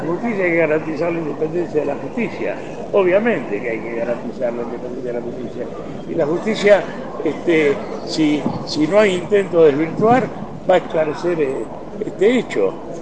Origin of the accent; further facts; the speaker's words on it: Argentina; Creo que tenemos que pensar, como argentinos, que por este camino vamos al desastre.